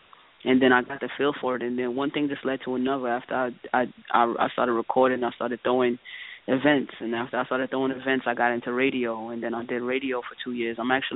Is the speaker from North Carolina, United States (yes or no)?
no; Queens, New York, United States; also born or lived in Brooklyn; I was born in Brooklyn. I moved to Southside, And I was like Southside Queens, Jamaica Queens, when I was like 4 years old. I went to all my schools out here.